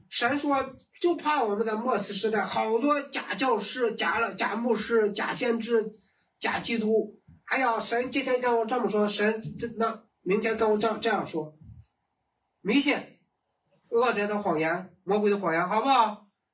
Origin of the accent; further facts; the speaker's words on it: Shandong, China; 我们老家呢是山东，